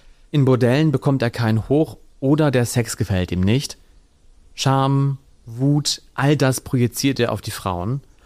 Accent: Cuxhaven, Lower Saxony, Germany; Übrigens in einer Hafenbar in Cuxhaven. Auch da war er und da bin ich ja groß geworden. Das ist meine Heimat.

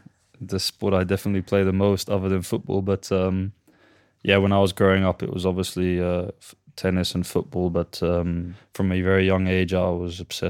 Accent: Portugal; moved away; I would say I'm English, but I'm from Portugal. Portugal is the country that made me who I am today, you know. My whole life was in Portuguese for many years, and my mum was worried I was going to forget how to speak English at one point.

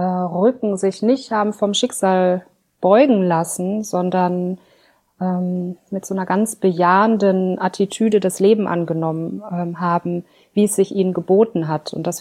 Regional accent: North Rhine-Westphalia, Germany; Meine Heimat ist nirgendwo. Aufgewachsen bin ich im Ruhrgebiet

